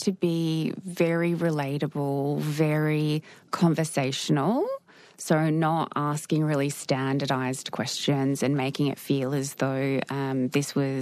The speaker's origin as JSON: {"language": "English", "town": "Ipswich", "region": "East of England", "country": "United Kingdom", "tie": "born or raised there", "said": "People I knew from growing up in Ipswich were joining"}